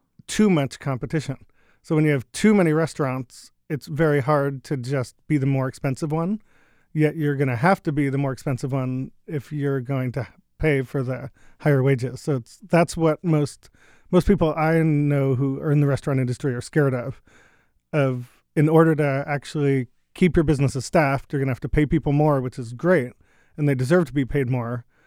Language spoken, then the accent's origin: English; United States; I grew up eating pizza all the time, and when I moved away from the New York, New Jersey area, I hadn't realized how much I would miss eating pizza all the time